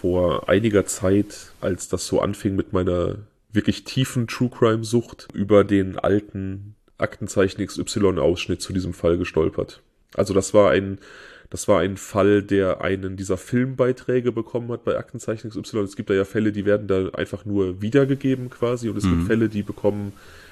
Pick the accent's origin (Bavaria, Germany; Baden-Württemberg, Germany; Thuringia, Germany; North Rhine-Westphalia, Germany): North Rhine-Westphalia, Germany; Daniel und ich, wir stammen beide so aus dem Umland von Siegen und ich komme eben aus einem, oder ich bin aufgewachsen in einem Dorf, das so am äußersten Zipfel Nordrhein-Westfalens liegt, an der Grenze zu Hessen und Rheinland-Pfalz